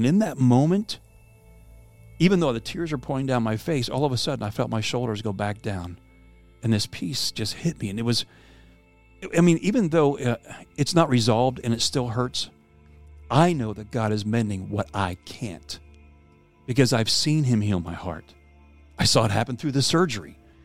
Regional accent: Pennsylvania, United States; You know, I've said before, I grew up in Pennsylvania. And the holidays, as a kid growing up there, you know, we would get a lot of snow.

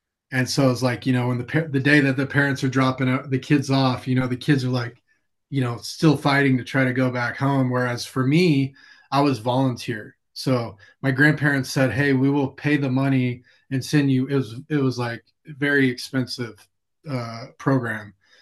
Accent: Corpus Christi, Texas, United States; And I grew up in South Texas, in a place called Corpus Christi. And then my grandparents and my mom's family lived 2 hours south in South Padre Island, which is a big spring break spot and close to the border of Mexico. So that's where I grew up down there.

